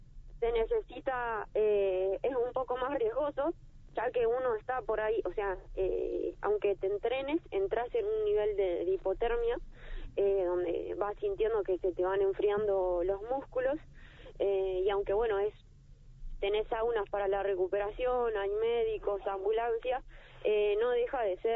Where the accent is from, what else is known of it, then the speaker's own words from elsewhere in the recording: General Roca, Río Negro, Argentina; Yo soy de Río Negro, de General Roca, donde está el Río Negro.